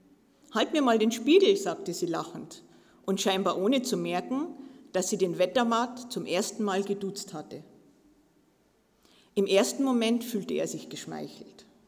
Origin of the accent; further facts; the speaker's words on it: Garmisch-Partenkirchen, Bavaria, Germany; Also ich bin in Garmisch-Partenkirchen geboren und aufgewachsen.